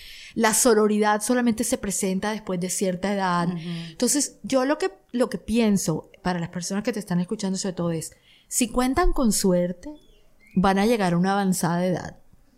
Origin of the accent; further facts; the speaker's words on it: Barranquilla, Atlántico, Colombia; porque en Barranquilla, de donde yo soy, tú veías a las señoras mayores con un pañuelo